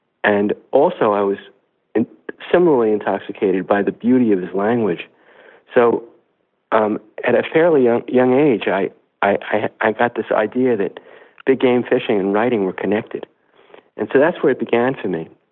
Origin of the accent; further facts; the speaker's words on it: Long Island, New York, United States; and I grew up on Long Island